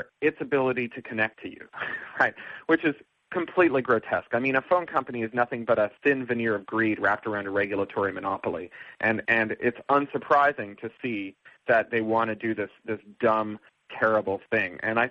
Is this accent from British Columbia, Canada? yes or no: no; Toronto, Ontario, Canada; very famous Canadian band from my hometown of Toronto